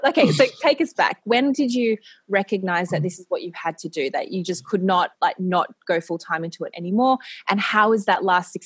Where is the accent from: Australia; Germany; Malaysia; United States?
Australia; when you're growing up in Australia anyway, most of the jobs that you have when you're at university